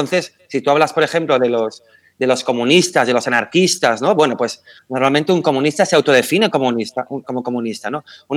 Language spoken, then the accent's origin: Spanish; Madrid, Community of Madrid, Spain; en este caso de Madrid, vamos a decirlo, porque yo soy de Madrid, ¿no?